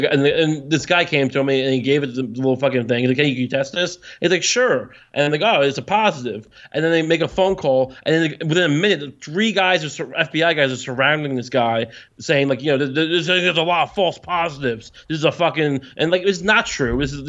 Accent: New York, United States; First of all, I'm from Long Island.

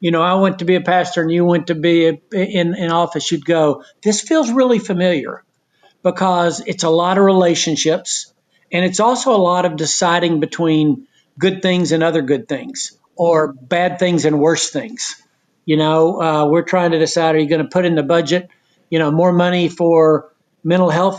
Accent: Knoxville, Tennessee, United States; I'm from Knoxville, Tennessee.

